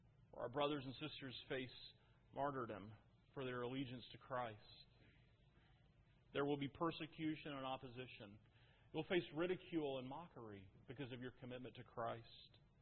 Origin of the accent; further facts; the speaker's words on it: Oklahoma, United States; I grew up in Oklahoma in a trailer house.